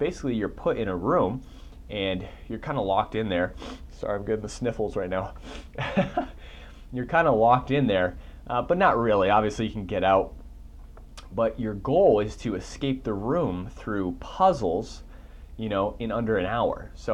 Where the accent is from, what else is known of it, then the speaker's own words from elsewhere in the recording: Boston, Massachusetts, United States; I actually play ice hockey too, because I'm being from Boston, love hockey.